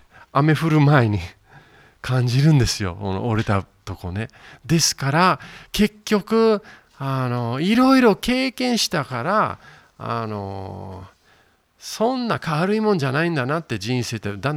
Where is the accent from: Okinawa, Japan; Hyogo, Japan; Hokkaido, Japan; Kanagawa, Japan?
Kanagawa, Japan; Yokohama; 私育ちは横浜ですので一人で横浜行ったんです。そしてもう一度子供頃行ってた場所を見てみたいと思って